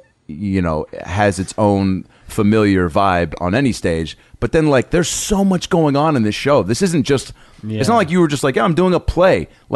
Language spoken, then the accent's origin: English; Seattle, Washington, United States; because look, I grew up in Seattle, and my folks, when they were together, we did both, you know, because my dad's not Jewish, mom is, and so we did both.